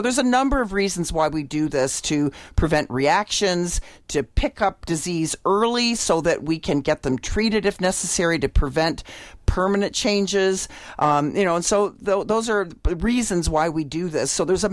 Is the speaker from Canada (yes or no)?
yes; Canada; I'm from Canada.